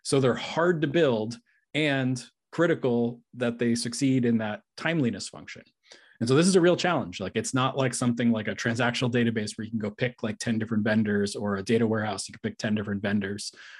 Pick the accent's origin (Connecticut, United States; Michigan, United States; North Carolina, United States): Connecticut, United States; also born or lived in Rhode Island / Massachusetts; I love Rhode Island. I grew up in Connecticut, lived in Rhode Island for a long time, and 10 years ago, we would have been neighbors, I think, up in Massachusetts.